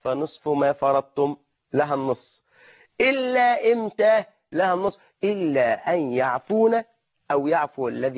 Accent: Egypt

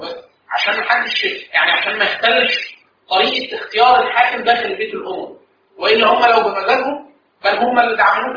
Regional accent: Egypt; لا احنا عندنا في مصر

